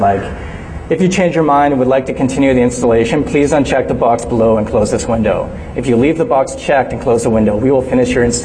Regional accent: Canada; I'm also from Canada, so I don't know if the laws are different there than they are here.

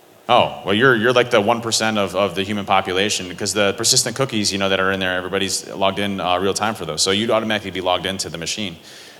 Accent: Cleveland, Ohio, United States; I'm from Cleveland. There's nobody there.

